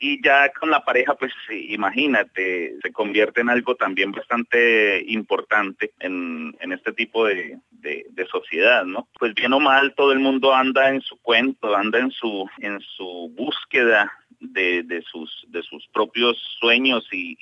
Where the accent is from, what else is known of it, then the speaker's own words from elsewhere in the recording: Cartago, Valle del Cauca, Colombia; now in Australia; Yo vengo de una ciudad que se llama Cartago, Colombia. Entonces mi familia está entre una ciudad que se llama Pereira y la otra se llama Cartago.